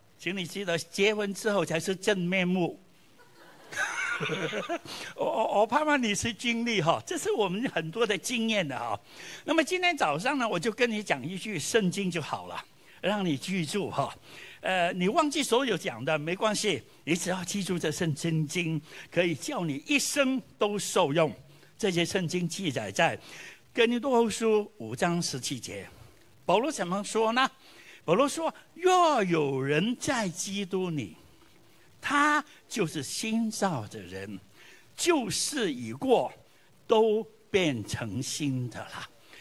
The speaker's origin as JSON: {"language": "Chinese", "country": "Vietnam", "tie": "born or raised there", "moved": "yes", "said": "我记得小的时候在越南呢，过新年就是最开心的"}